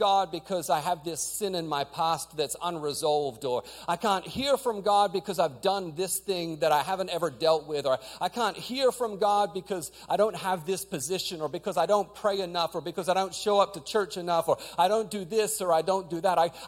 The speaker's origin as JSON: {"language": "English", "country": "Australia", "tie": "born or raised there", "also_born_or_lived": "New Zealand", "said": "I grew up in Australia, and my entire family was in Australia, but for the last few years, I'd been living in New Zealand"}